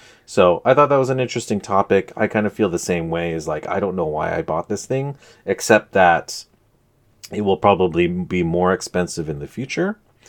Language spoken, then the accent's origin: English; North Vancouver, British Columbia, Canada; now in Vancouver, Canada; I grew up in North Vancouver, now I live in downtown or East Vancouver.